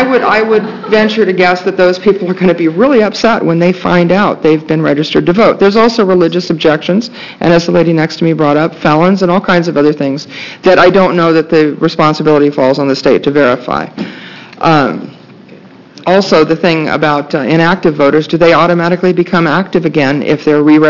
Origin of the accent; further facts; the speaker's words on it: Beaverton, Oregon, United States; I'm from Beaverton, Oregon, and today I'm talking totally as a private citizen.